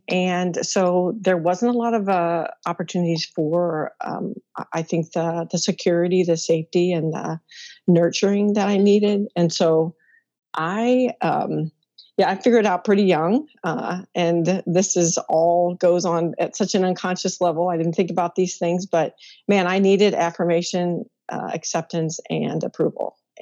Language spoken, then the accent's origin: English; Midwest, United States; And so for me, I was raised in the Midwest. I'm one of five kids.